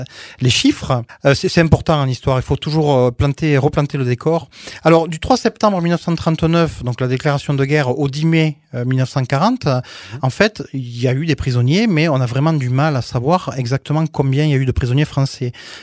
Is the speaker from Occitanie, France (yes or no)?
yes; Occitanie, France; accent: Aveyron; Ça fait presque un petit peu peur, voilà, avec mon bon accent aveyronnais.